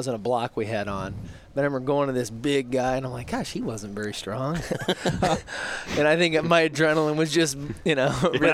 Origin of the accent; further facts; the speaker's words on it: Iowa, United States; Especially growing up in Northeast Iowa.